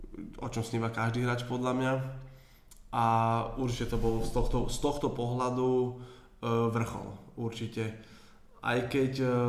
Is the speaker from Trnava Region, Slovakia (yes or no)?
no; Bratislava, Bratislava Region, Slovakia; Ja som rodený Bratislavčan, úplne hrdý